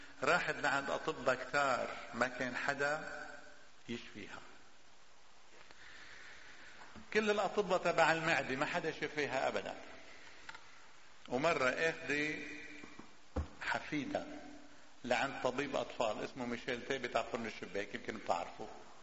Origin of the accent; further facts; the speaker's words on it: Lebanon; عندنا بلبنان نحن لمن البراد يصير له شيء نحن منصلي له